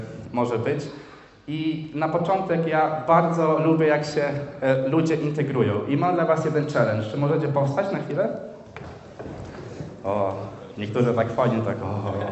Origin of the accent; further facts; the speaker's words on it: Ostróda, Warmian-Masurian Voivodeship, Poland; now in Poznań, Poland; Jestem z Ostródy. Obecnie jestem na trzecim roku w Poznaniu